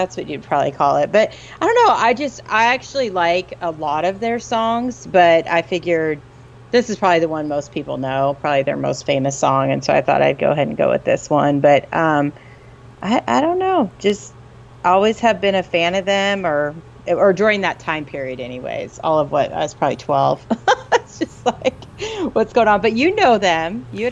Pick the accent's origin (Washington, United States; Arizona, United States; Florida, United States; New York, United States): Arizona, United States; I grew up in Arizona for most of my life and they were from there, like the town next to where I grew up.